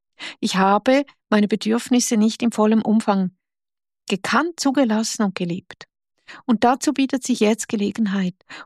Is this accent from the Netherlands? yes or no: no; Switzerland; ich bin Schweizerin oder man hört es, ich bin Schweizerin.